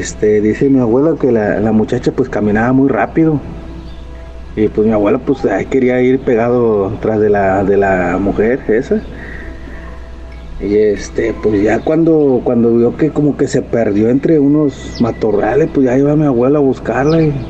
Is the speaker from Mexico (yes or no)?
yes; Ciudad Valles, San Luis Potosí, Mexico; somos de Ciudad Valle, San Luis Potosí